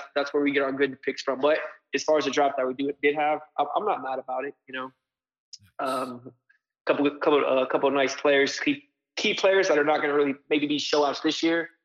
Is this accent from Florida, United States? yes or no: yes; Florida, United States; also born or lived in Maine; now in Las Vegas, United States; Negative. I was born in Maine, raised in Florida.